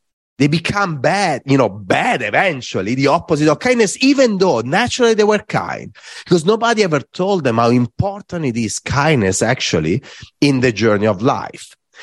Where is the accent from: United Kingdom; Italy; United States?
Italy; Varese, Lombardy; I was in Varese, in my hometown, and I'm in this bus and I'm going to, it was lunchtime, and I was going home to get my bag to go to practice for soccer.